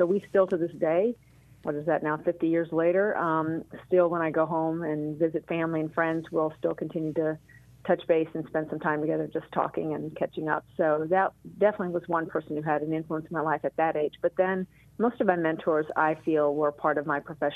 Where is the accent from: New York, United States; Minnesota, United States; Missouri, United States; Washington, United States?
Missouri, United States; St. Louis; And grew up in a family where we all loved sports, and of course, growing up in the St. Louis area, we had at the time our baseball Cardinals, our football Cardinals, and as well our St. Louis Blues hockey team.